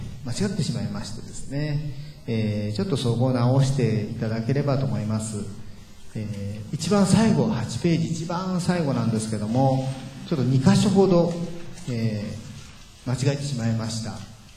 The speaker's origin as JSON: {"language": "Japanese", "region": "Gunma", "country": "Japan", "tie": "born or raised there", "accent": "Joshu dialect", "said": "母親は群馬の、人間で、私も群馬で育ちましたので、上州弁の、上州の人間なんですけども"}